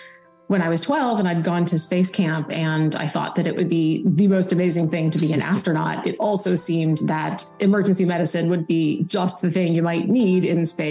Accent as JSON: {"language": "English", "region": "Illinois", "country": "United States", "tie": "born or raised there", "said": "But growing up in Illinois, I had wonderful education there through the public school system."}